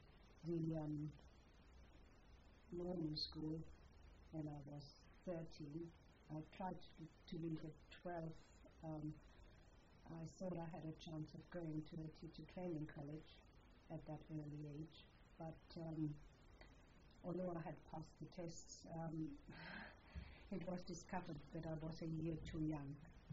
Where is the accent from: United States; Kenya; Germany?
Germany; Nuremberg, Bavaria; I was born in Nuremberg.